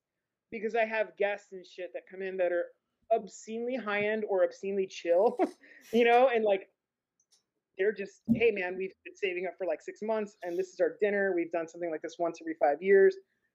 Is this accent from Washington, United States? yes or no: yes; Seattle, Washington, United States; I grew up in Seattle and it's obscenely white there.